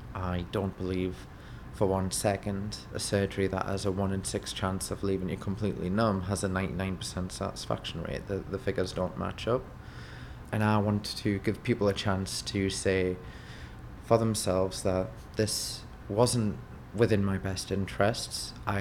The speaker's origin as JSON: {"language": "English", "country": "United Kingdom", "said": "I'm 37 years old and I'm from the United Kingdom."}